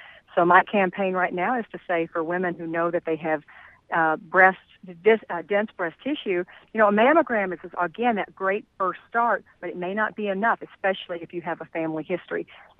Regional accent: Paris, Tennessee, United States; Paris, Tennessee, right across the state line.

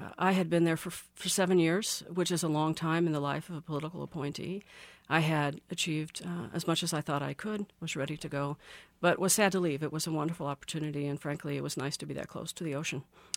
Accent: Kansas, United States; I'm a Democrat from Kansas.

